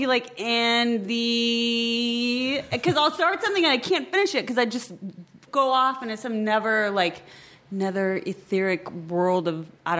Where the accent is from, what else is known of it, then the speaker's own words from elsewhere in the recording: Midwest, United States; now in Los Angeles, United States; I didn't grow up in Los Angeles and I come from the Midwest